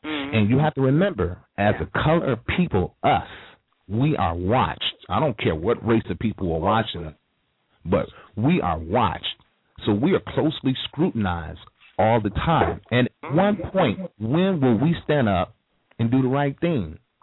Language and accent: English; Chicago, Illinois, United States; I'm from Chicago, Illinois. I graduated from Gordon Tech University. I went to Hyde Park Community High School, and I lived in Jeffrey Manor.